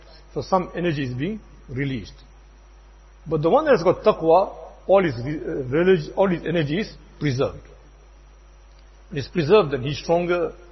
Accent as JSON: {"language": "English", "country": "India", "moved": "yes", "said": "When I came from India, 1980, one Musalli is telling me"}